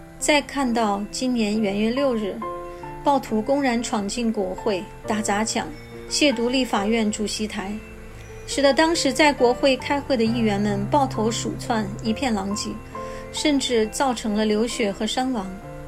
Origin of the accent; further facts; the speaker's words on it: China; now in United States; 30年前我们从中国移民到美国，是不是30年以后的今天我们又要移居他方？